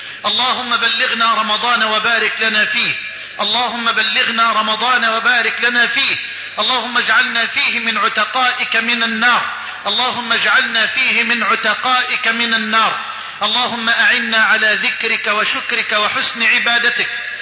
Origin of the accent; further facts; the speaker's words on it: Egypt; اللهم اجعل بلدنا مصر واحة للأمن والأمان